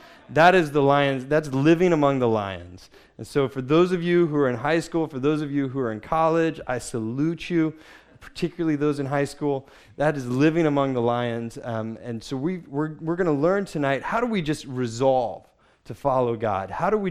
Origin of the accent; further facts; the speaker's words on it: United States; In my marriage, my wife is Scottish and I'm American, which means that we speak two different languages.